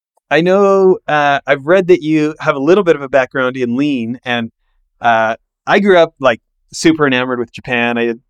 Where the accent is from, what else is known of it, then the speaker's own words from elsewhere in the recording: Canada; You know, I grew up in Canada